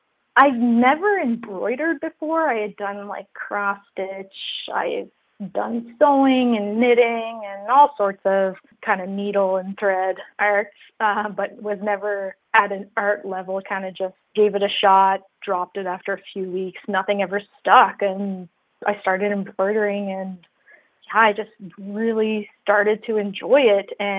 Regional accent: New Brunswick, Canada; also born or lived in Alberta; At the time, I was living in Alberta, Canada, which is on the western side of Canada. I grew up here in New Brunswick.

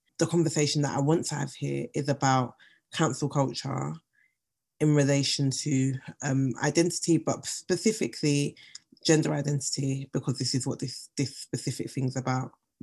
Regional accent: Nigeria; I'm reading it as a Nigerian Igbo woman reading another Nigerian Igbo woman's words.

